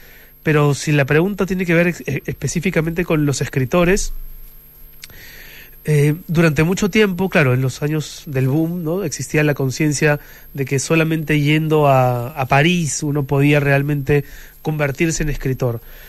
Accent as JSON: {"language": "Spanish", "country": "Peru", "said": "muchos de los libros que se han escrito fuera del Perú han resultado decisivos para entender quiénes somos los peruanos."}